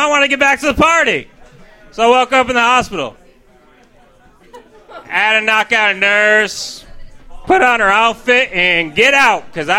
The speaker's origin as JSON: {"language": "English", "region": "New York", "country": "United States", "lives_now": "Washington, United States", "said": "New York."}